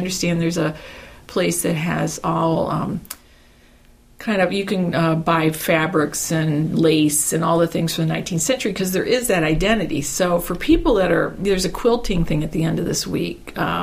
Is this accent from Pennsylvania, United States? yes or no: yes; Pittsburgh, Pennsylvania, United States; born there; I was born in Pittsburgh, but I haven't lived in this region my whole life.